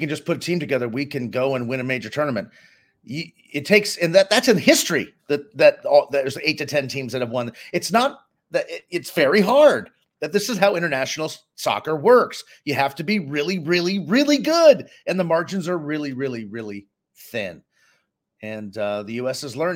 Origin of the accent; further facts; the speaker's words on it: United States; I'm an American and we don't always play FIFA rules when it comes to substitutions.